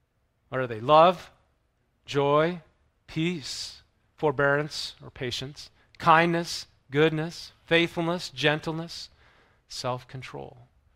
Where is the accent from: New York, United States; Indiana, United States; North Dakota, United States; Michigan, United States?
North Dakota, United States; accent: North Dakota; moved away; I just looked at growing up in North Dakota. You know, there's one thing about North Dakota.